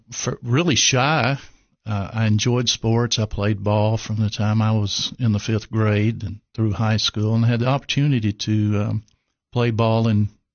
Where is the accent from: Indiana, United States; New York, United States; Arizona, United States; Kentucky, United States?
Kentucky, United States; I grew up in Kentucky. I was the son of a Baptist preacher, which means we moved a lot.